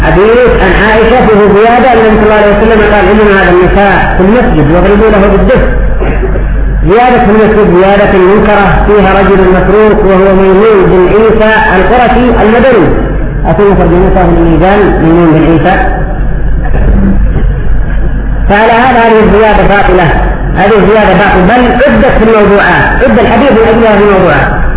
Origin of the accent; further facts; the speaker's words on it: Yemen; وعندنا في اليمن المتزوج يقوم بسرعه قبل الولي